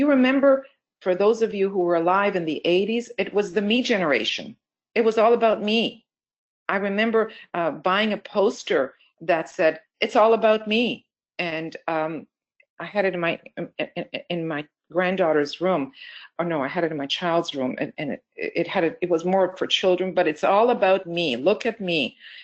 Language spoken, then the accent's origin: English; Canada; I'm a Canadian. I'm not involved with American politics, but you know, it's on the news all the time.